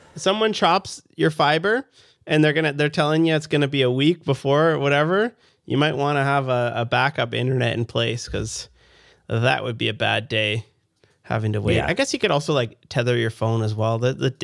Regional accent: Canada; I'm a developer from Canada.

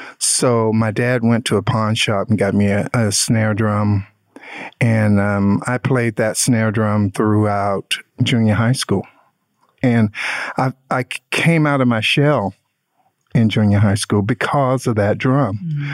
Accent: Durham, North Carolina, United States; And he played in an R&B band in my hometown, which is Durham, North Carolina.

